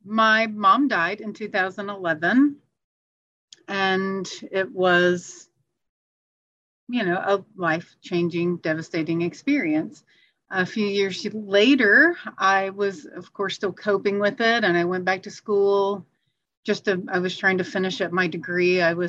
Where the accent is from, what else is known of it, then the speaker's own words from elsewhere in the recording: Arkansas, United States; I was born and raised in the South in Arkansas. My family all holds very strong Christian faith and values